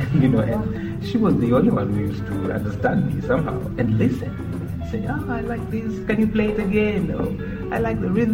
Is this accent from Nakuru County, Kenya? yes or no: yes; Naivasha, Nakuru County, Kenya; I spent most of my high school there, but I was born in a small town called Nakuru, and did a little bit of my growing up in Naivasha.